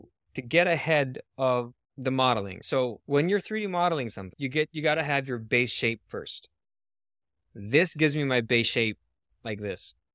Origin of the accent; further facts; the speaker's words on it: Philippines; And I grew up in the Philippines